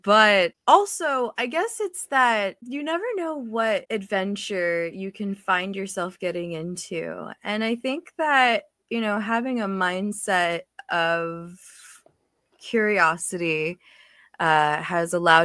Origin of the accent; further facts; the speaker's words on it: Florida, United States; also born or lived in Turkey; now in Los Angeles, United States; You know, I grew up in Florida and in Turkey, and I literally took a couple years to get here, but I went from Florida to Nashville to Fort Collins to LA.